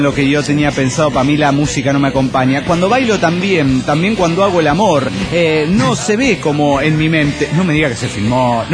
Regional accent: León, Guanajuato, Mexico; mujer en la plaza pública de Lyon, Guanajuato, lo arrestaron por 12 horas el pasado día jueves en mi ciudad natal.

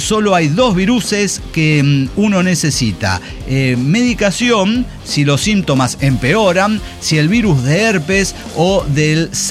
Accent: Peru; O sea, como peruana yo hay alergias.

